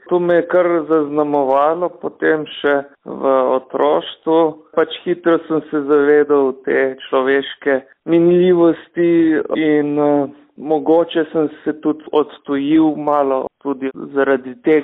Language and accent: Slovenian; Sevšček, Inner Carniola–Karst, Slovenia; Odraščal sem v Sevščku pri Cerknici. To je rojstni kraj Maksima Gasparja, tako da kar zanimiva vas